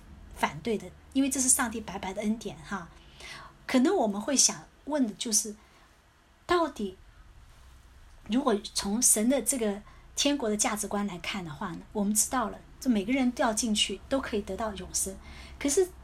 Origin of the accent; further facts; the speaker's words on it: United States; 对我们美国人来说，在美国工作也好，在中国经历过这个工作也好